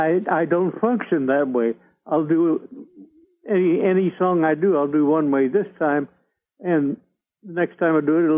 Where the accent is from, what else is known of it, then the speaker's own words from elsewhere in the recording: Dayton, Ohio, United States; also born or lived in Indiana; I was born in Indiana, in Lake Country, up in northern Indiana. Then when we were, I went to Dayton, Ohio, I guess, when I was 15.